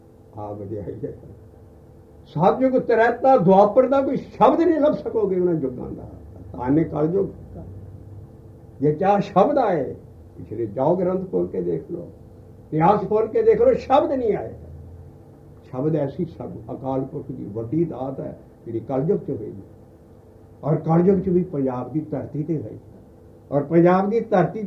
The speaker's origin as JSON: {"language": "Punjabi", "region": "Punjab", "country": "India", "tie": "born there", "said": "ਮੇਰਾ ਜਨਮ ਹੋਇਆ ਸਾਰਾ ਉਹ ਪਿੰਡ ਬਾਬੇ ਵਿਕਾਲੇ ਦੇ ਲਾਗੇ।"}